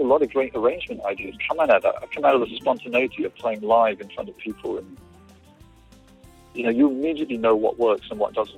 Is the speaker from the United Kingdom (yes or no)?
yes; England, United Kingdom; I always go back to England, you know, at least twice a year to play shows there, my home country.